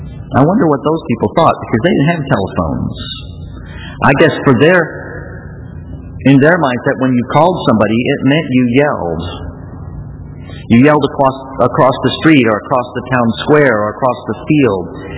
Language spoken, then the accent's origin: English; United States; Maybe it's because I'm an American and I've never been conquered.